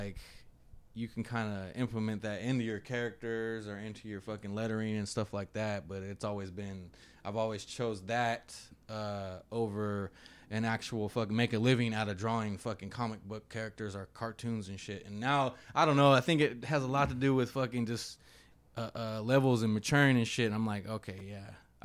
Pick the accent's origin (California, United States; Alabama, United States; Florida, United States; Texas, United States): California, United States; Fresno; So growing up in Fresno, this is like pre motherfucking internet